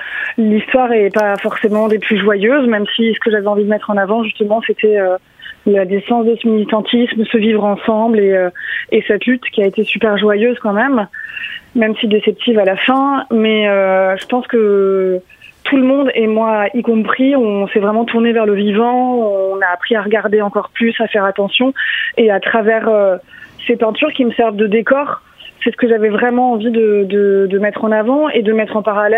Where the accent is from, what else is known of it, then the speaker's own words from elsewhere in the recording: Marseille, Provence-Alpes-Côte d'Azur, France; Je suis marseillaise